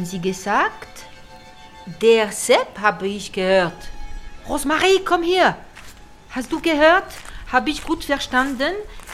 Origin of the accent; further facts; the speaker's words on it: France; Ich bin Französin